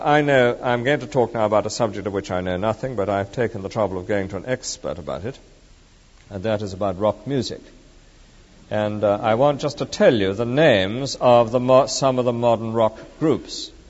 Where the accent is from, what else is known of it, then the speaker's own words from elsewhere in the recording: England, United Kingdom; as an Englishman myself, that we as in this country love that grey, moderate land in between.